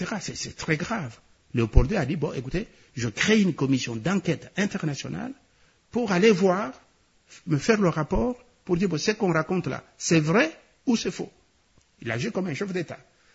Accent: DR Congo; Et nous sommes des Congolais

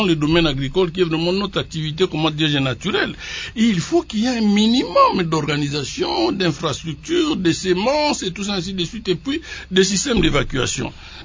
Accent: Équateur, DR Congo; Chez nous, à l'Équateur, nous sommes essentiellement une province, n'est-ce pas, donc, des rivières, des cours d'eau, de grands espaces, et vraiment, les grands espaces sont d'une certaine manière un peu sous-peuplés.

